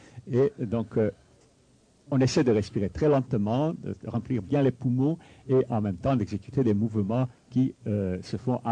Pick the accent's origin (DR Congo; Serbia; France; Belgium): Serbia; Belgrade; Je suis né en Yougoslavie, à Belgrade, en 1925. Et ma mère était belge, mon père était serbe. J'ai reçu une éducation à la française, j'ai fréquenté des écoles françaises en Serbie, en Yougoslavie